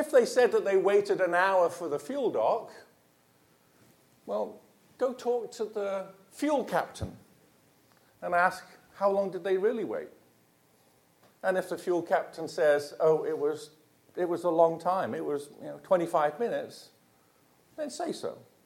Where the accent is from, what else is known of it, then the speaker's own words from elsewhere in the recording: California, United States; I'm from California. I got to promote.